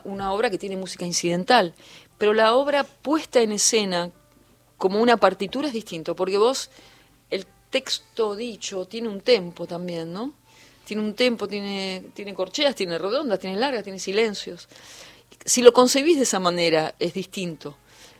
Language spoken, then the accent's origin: Spanish; Argentina; Como somos argentinos, estamos acostumbrados a arreglarnos.